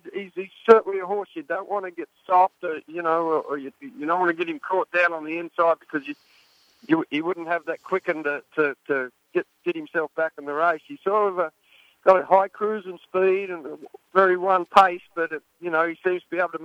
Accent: Australia; Geez, Steve, being an Aussie, I think I'd like to take him down to the Melbourne Cup.

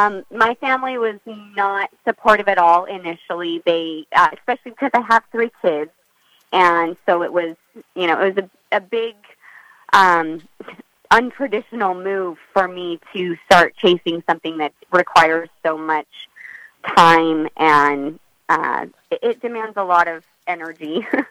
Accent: Louisiana, United States; There's a lot of business that comes from Kentucky that I don't have right off the bat because I'm from Louisiana. I ride for the Louisiana people.

